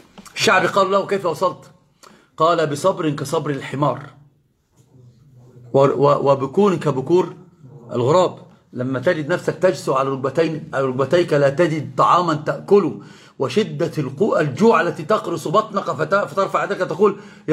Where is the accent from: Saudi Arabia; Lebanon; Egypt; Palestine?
Egypt; وإذا سمع أخرج عندنا في مصر المثل العظيم حكماء أجدادي وجداتي